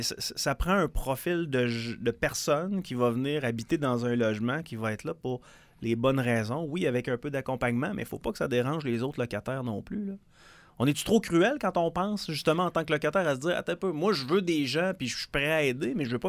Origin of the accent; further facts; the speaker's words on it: Quebec City, Quebec, Canada; moved away as an adult; Ayant eu des appartements toute ma vie au centre-ville de Québec, je suis parti de Québec, j'avais 33, 34, j'ai grandi là.